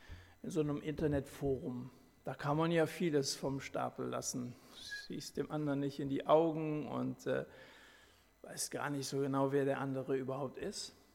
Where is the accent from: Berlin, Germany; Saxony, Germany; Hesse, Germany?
Hesse, Germany; Dillenburg; in Dillenburg, meine Heimatstadt.